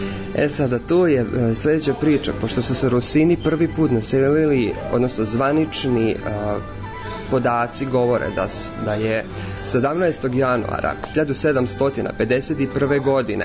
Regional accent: Bikić Do, Vojvodina, Serbia; Ja ću spomenuti moje mesto, odakle sam ja. Mesto se zove Bikić Do, koje se nalazi na 6. kilometru od Šida.

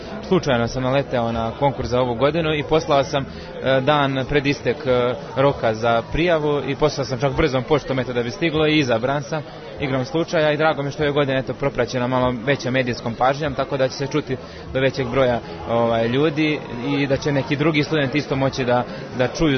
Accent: Nova Varoš, Zlatibor District, Serbia; dolazim iz Nove Varoši.

